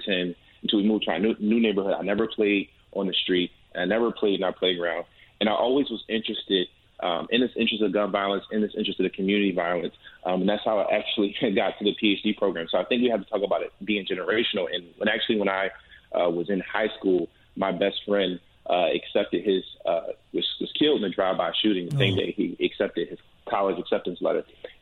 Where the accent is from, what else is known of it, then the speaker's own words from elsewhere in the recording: Philadelphia, Pennsylvania, United States; I'm from South Philly. I'm South Philadelphia native. I grew up at 26 and Tasker.